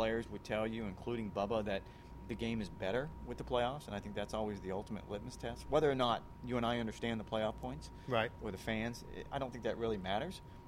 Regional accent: the South, United States; growing up in the South, playing golf in the South

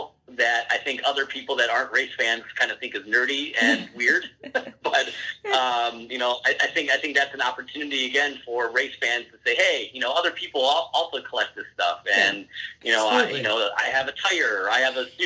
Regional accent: Cleveland, Ohio, United States; I'm a Midwesterner. I grew up in Cleveland.

